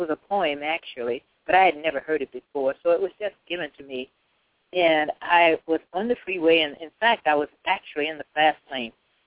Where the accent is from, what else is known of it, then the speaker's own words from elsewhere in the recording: Indiana, United States; we grew up in Indiana. And in Indiana, in the cold months, you couldn't go without doing laundry.